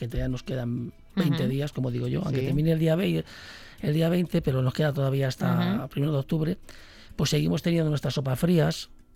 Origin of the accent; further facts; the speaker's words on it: Castile, Spain; pero también pues tengo toques de actualidad, toques modernos, toques de mi tierra, castellano, no lo puedo dejar de decir.